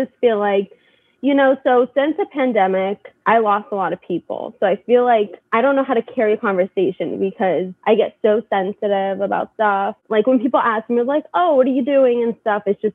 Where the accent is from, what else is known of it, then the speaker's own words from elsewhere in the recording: California, United States; Like I came from California. They're all from New York. It's very different.